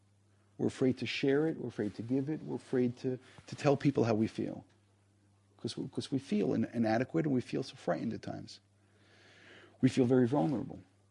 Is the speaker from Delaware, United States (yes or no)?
no; New York City, New York, United States; Again, I grew up in New York.